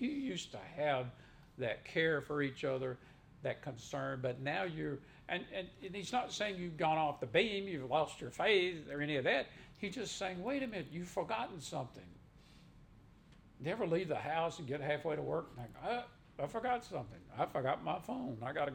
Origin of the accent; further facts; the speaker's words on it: Mississippi, United States; I grew up in Mississippi. I saw a lot of segregation.